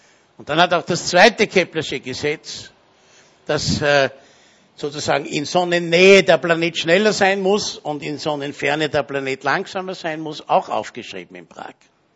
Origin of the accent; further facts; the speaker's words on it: Austria; Dafür sind wir Österreicher ohne dies bekannt, dass wir gute Leute aufnehmen, schlechte abschieben.